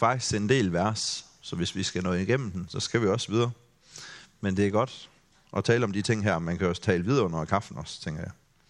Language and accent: Danish; Grindsted, Region of Southern Denmark, Denmark; så var jeg med til at stå for et lovsangsarrangement hjemme i Grindsted, hvor jeg kom fra.